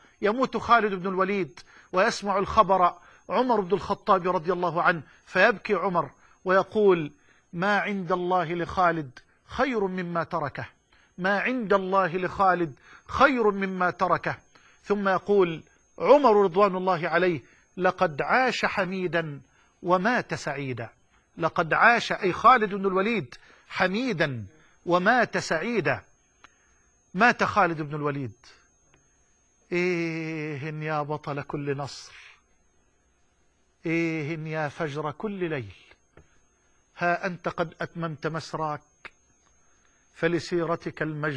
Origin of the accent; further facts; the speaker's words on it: Egypt; وأن يجعل بلدنا مصر واحة للأمن والأمان